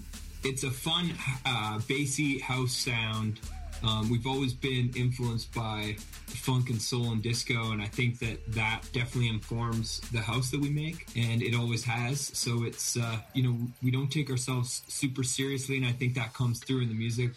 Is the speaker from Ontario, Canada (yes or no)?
no; Calgary, Alberta, Canada; born or raised there